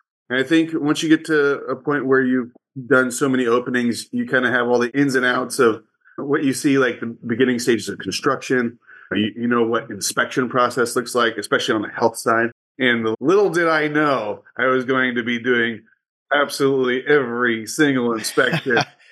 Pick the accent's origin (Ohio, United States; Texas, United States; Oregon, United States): Texas, United States; Austin; also born or lived in Houston; No, I'm not from San Francisco. I'm from Austin, Texas, and Houston, Texas, a little combination of both.